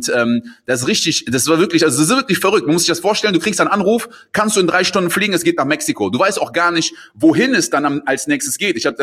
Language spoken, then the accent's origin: German; Côte d’Ivoire; also born or lived in Giessen, Germany; now in Dubai, United Arab Emirates; Ich bin ich bin in Gießen geboren, das steht auf meinem Pass, aber ich bin mit ein Jahr in die Elfmeinküste zurück. Mein Vater kommt aus der Elfmeinküste, meine Mutter ist deutsch, das heißt, ich bin da groß geworden.